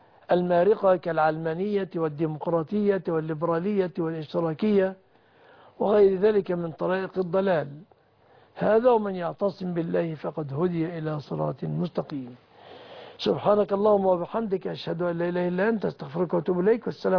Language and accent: Arabic; Egypt; يحفظ بلادنا مصر